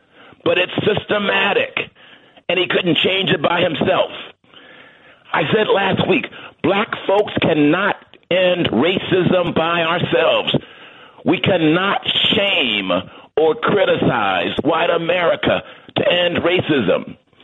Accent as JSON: {"language": "English", "town": "Los Angeles", "region": "California", "country": "United States", "said": "I'm from Los Angeles, man."}